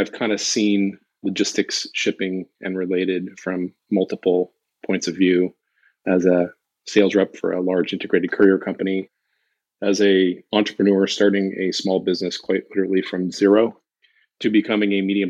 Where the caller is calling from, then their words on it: California, United States; I'm in Southern Orange County, California.